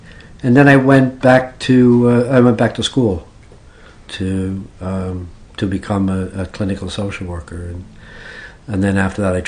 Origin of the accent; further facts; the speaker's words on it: Ireland; born there; now in England; I was born in Ireland. And we migrated, my family migrated to England back in the 50s because there was no work in Ireland.